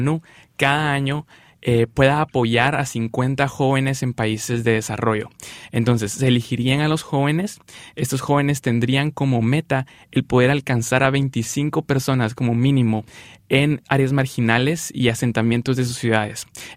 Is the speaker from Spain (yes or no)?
no; Guatemala; En mi país, Guatemala, más del 50% de la población está conformada por jóvenes.